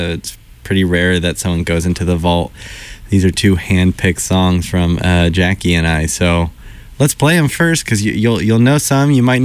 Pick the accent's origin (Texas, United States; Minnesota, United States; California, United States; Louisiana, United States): Louisiana, United States; New Orleans; but two, I'm from New Orleans.